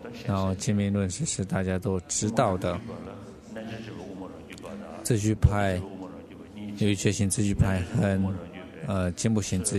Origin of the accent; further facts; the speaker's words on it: Tibet, China; 那我们西藏人说他活了几百年这样